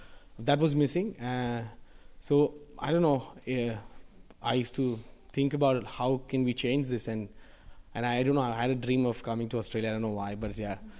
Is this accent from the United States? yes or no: no; India; So we come from India, and life is very busy.